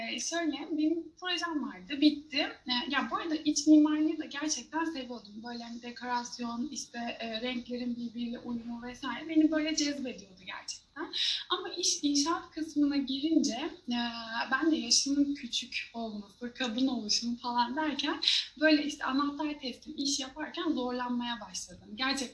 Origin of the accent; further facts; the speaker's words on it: Delice, Kırıkkale, Turkey; born there; also born or lived in Ankara / Istanbul; Ben 92 doğumluyum. Aslen Kırıkkale, Delice doğumluyum. Sonrasında Ankara'da eğitimimi aldım ama yani doğum yerim Kırıkkale diye geçiyor.